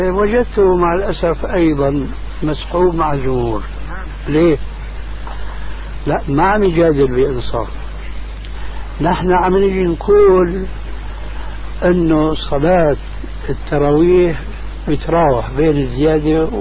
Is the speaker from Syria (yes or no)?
yes; Syria; كما يقولون عندنا في الشام